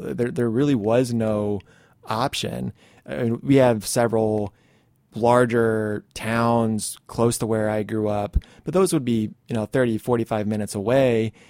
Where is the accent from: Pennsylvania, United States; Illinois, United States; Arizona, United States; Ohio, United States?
Illinois, United States; I grew up in Central Illinois, and when people think rural there, they think farmers, they think FFA, they think 4-H.